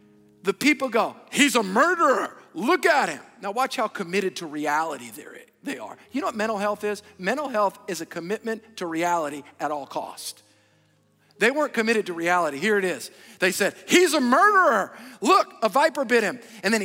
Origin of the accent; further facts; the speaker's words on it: England, United Kingdom; I'm from England.